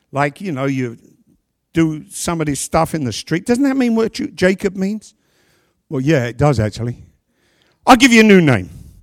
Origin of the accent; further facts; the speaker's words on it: England, United Kingdom; born there; I wasn't born here. I was born in England.